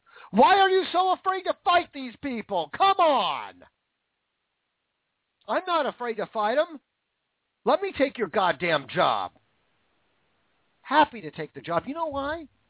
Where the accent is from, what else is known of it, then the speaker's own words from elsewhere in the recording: Washington, United States; David Reichert from my home state of Washington, fired.